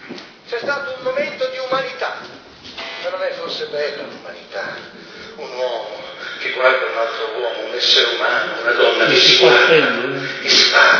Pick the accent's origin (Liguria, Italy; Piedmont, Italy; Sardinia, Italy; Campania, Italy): Liguria, Italy; Genoa; Io sono di Genova, San Martino, ci ho vissuto